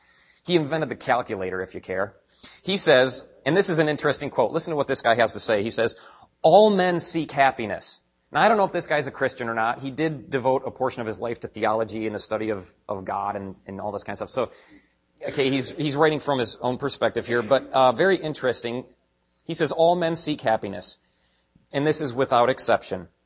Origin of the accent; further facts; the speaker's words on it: Wisconsin, United States; Where I'm from, it was like the Pierce County Herald. I'm from Wisconsin.